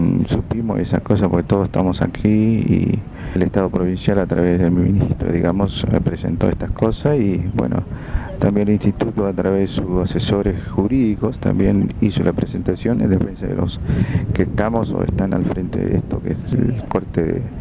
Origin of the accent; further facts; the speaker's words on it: Castelli, Chaco, Argentina; yo quiero aclarar que soy de Castel y estoy acá en Machagay